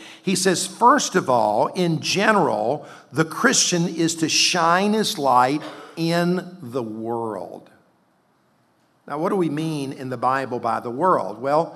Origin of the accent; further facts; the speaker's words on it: the South, United States; And so for me, growing up in the South, it doesn't bother me.